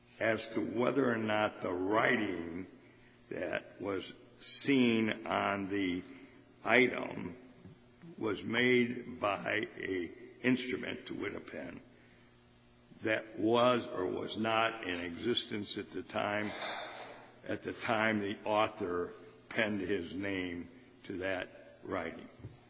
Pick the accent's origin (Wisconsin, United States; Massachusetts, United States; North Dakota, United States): Wisconsin, United States; Milwaukee; I'm an attorney from Milwaukee, Wisconsin.